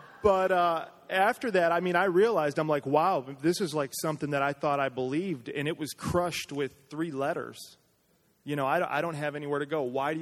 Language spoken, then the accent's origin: English; United States; And so I was kind of offended, like, of course, I'm American.